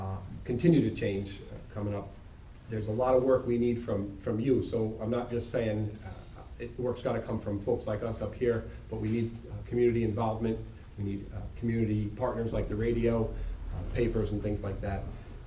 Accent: Catskill, New York, United States; I grew up in Catskill, moved away, got an education, got some success under my belt, came back

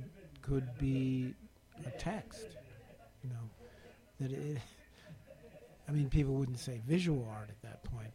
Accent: Great Lakes, United States; I grew up in the Great Lakes region. I lived near Detroit and Cleveland and Toledo. I went to the University of Chicago.

